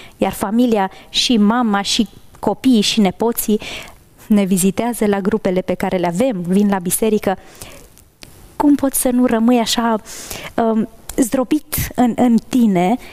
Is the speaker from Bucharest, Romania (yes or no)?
no; Maramureș County, Romania; eu sunt din Maramureș, da?